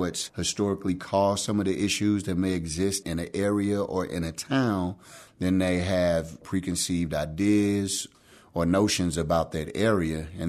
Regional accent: St. Louis, Missouri, United States; I never had to interact with that much because I'm from North St. Louis, and this is just a part of who we are.

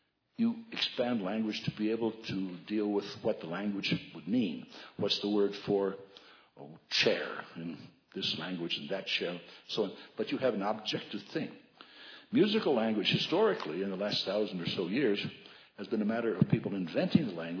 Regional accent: United States; I grew up in the States, and we were sort of unaware of much of what had happened.

